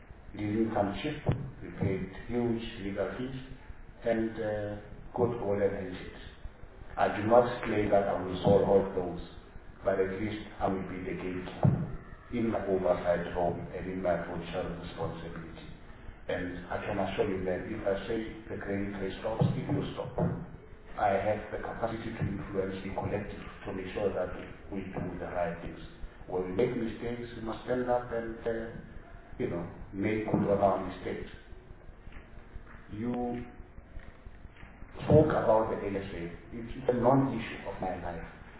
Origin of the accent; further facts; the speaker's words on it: South Africa; I lament the fact as a South African citizen